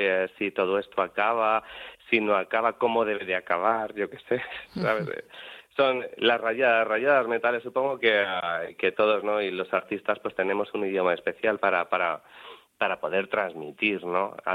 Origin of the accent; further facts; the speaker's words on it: Toledo, Castilla-La Mancha, Spain; moved away as an adult; now in Murcia, Spain; ahora que he descubierto Murcia, porque yo soy de Toledo, pero hemos venido a vivir aquí